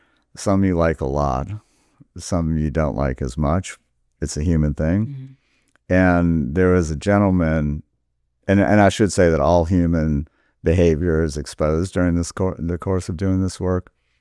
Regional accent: the South, United States; now, I grew up in the South. Did I understand that this kind of attitude existed?

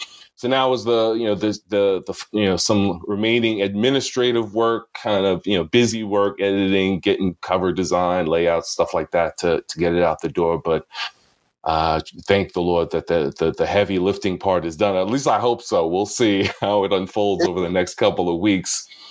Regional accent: Philadelphia, Pennsylvania, United States; I'm from Philadelphia, PA, so close to Sister Robin, apparently.

